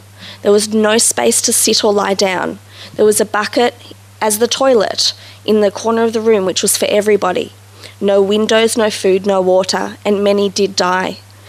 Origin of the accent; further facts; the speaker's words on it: Poland; English is a second language; So you're probably asking, why did I come from Poland all the way here